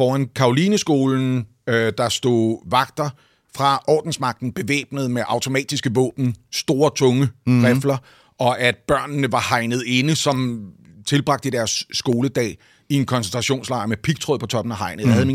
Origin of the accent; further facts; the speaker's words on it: Iran; now in Denmark; jeg, min familie, vi kom til Danmark fra Iran, fordi dernede må man ikke gøre de her ting.